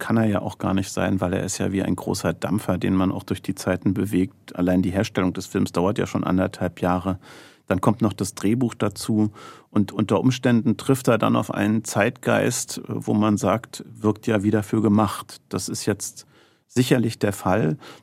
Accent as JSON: {"language": "German", "region": "East Germany", "country": "Germany", "tie": "born or raised there", "said": "Ich bin ja in der DDR groß geworden"}